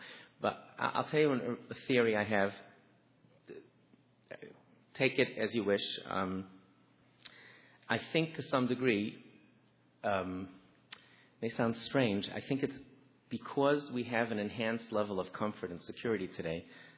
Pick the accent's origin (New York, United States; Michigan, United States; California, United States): New York, United States; Belle Harbor; I grew up in Bell Harbor, Queens. I rode the bus home every day by myself from Yeshiva, from Brooklyn.